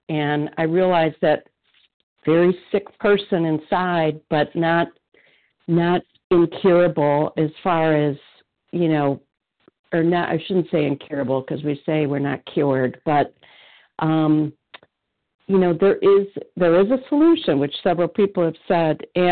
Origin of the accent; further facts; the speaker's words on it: Illinois, United States; from Illinois, compulsive eater, and very grateful to be here this morning.